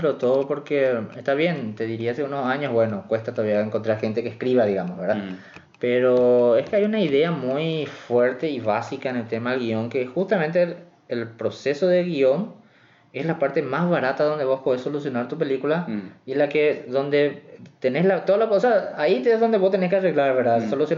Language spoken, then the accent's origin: Spanish; Paraguay; Nosotros como paraguayos es difícil escuchar al otro paraguayo en la cámara, sí.